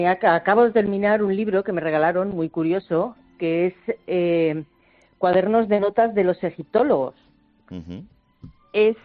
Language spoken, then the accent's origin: Spanish; Valencia, Valencian Community, Spain; Un poco por volver a mi tierra, por volver a Valencia.